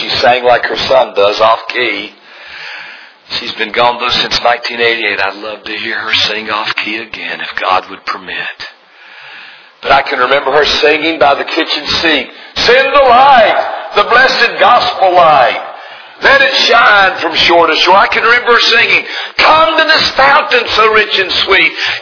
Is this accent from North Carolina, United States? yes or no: yes; Fayetteville, North Carolina, United States; I was born and reared in Fayetteville, North Carolina. I hope you won't hold that against me.